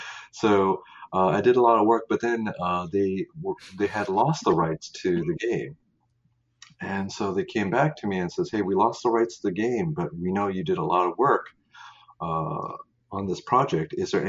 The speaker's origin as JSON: {"language": "English", "town": "Las Vegas", "region": "Nevada", "country": "United States", "tie": "born or raised there", "also_born_or_lived": "California", "said": "I actually slowly migrated east. I was born in California. Spent most of my life in Las Vegas, actually. Then I kept traveling east."}